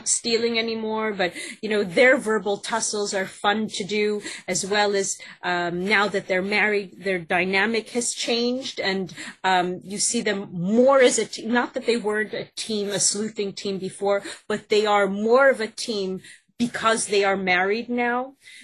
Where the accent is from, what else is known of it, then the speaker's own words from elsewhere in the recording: United States; I mean, and I'm American, as you can see, but my characters are British.